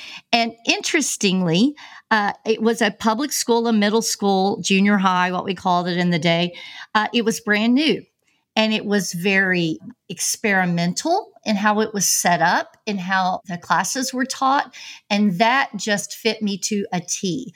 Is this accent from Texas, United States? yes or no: yes; Texas, United States; Yeah, I'm a Texas girl, born and raised.